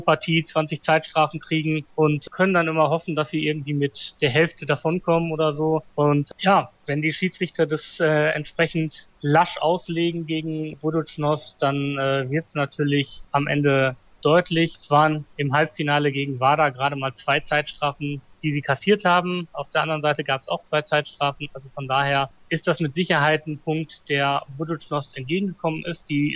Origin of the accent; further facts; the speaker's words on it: North Rhine-Westphalia, Germany; born there; ich komme ja gebürtig aus dem Ruhrgebiet